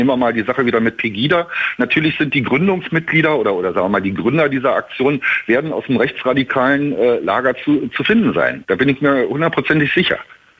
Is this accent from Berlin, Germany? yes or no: yes; Berlin, Germany; zumindest ich kann das jetzt nur als Berliner sagen